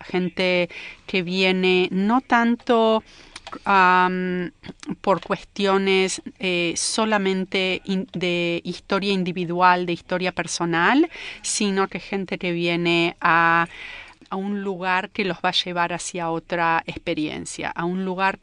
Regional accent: Argentina; moved away; also born or lived in Israel / Canada; Sí, nací en Israel, pero crecí en la Argentina. Y en la Argentina es donde empezó mi formación universitaria.

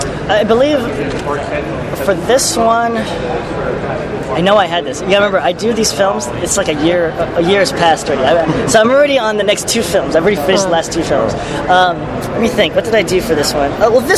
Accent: Philippines; the Filipino martial arts, because I'm Filipino, and I try to put that in everything I do.

